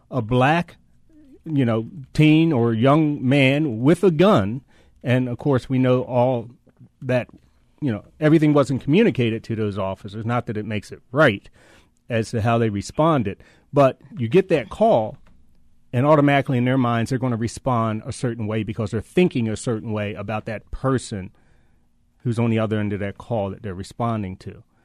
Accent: Baltimore, Maryland, United States; when I travel to Europe, and people find out I'm from Baltimore, the first thing they ask me about is The Wire.

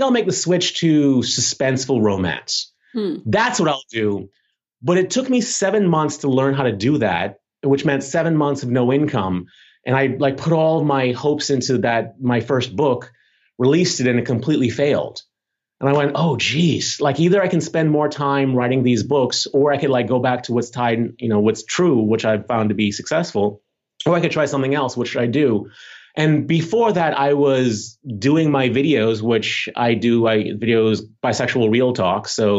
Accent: Bahamas; Growing up in the Bahamas is different from growing up in the United States.

